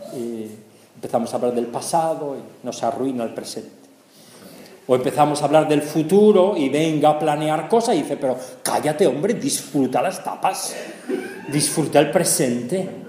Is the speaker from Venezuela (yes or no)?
no; Spain; now in Germany; Digo, es que soy español.